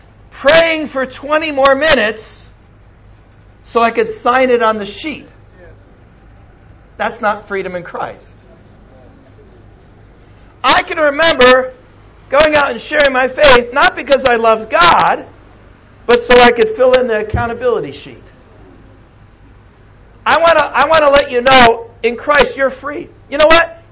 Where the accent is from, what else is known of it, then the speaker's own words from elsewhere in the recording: United States; moved away; Now, I come from America. It's kind of different there.